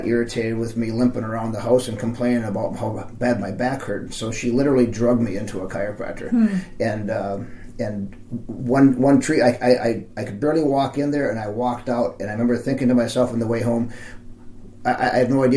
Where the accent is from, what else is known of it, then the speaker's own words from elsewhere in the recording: Brooklyn Center, Minnesota, United States; I grew up in the Minneapolis area. I'm a little reluctant to say I grew up in Brooklyn Center because Brooklyn Center is not a very nice part of Minneapolis anymore